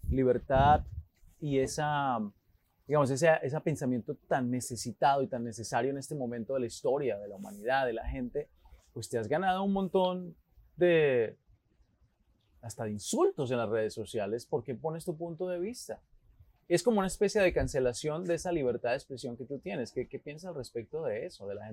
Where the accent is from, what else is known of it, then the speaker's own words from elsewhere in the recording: Colombia; moved away; tú y yo salimos de Colombia, yo también como colombiano, y mencionaste algo importante, vimos una Colombia que muy sufrida